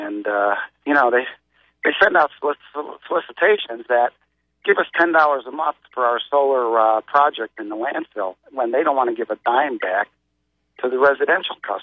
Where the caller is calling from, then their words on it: Sarasota, Florida, United States; Yes, I'm calling from Sarasota, Florida.